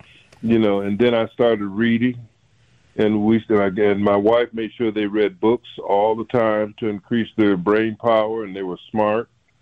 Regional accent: Racine, Wisconsin, United States; I'm from Racine, a sheltered life, from the point of view that I wasn't a worldly person. I didn't have the New York background

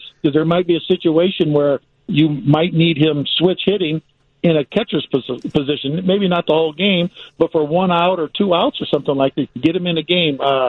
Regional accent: Gary, Indiana, United States; I mean, I'm no fool. I'm coming from Gary, Indiana.

